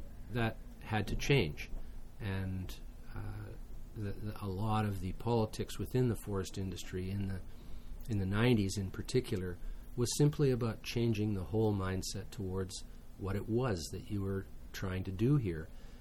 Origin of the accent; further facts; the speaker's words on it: Winter Harbour, British Columbia, Canada; born there; which I was born on floats in Winter Harbour. And when I was born, the float camp was already had been moved in around 1942, was moved up to Awachalta Inlet